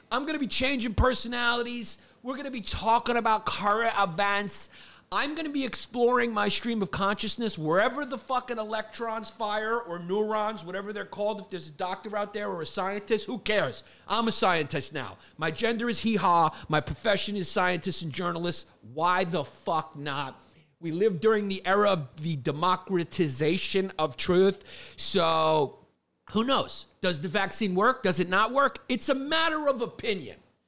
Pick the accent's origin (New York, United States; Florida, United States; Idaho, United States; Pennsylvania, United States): New York, United States; Brooklyn; Because I grew up in Brooklyn, and nobody can push out human beings quicker than a young Puerto Rican girl.